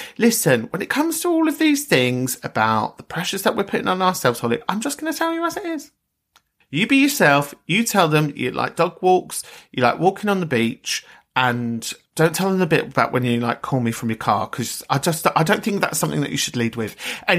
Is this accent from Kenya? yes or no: no; London, United Kingdom; Do I have chips with that? Of course I don't. I come from London. It's mash.